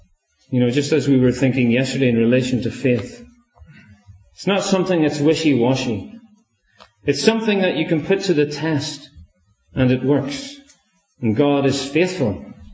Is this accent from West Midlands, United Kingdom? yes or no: no; Belfast, Northern Ireland, United Kingdom; So that was the kind of family I grew up in Belfast there in Northern Ireland.